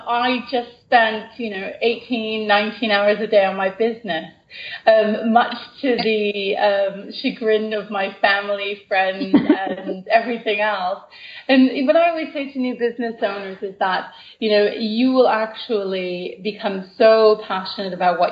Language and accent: English; Canada; now in United Kingdom; And I'm originally from Canada.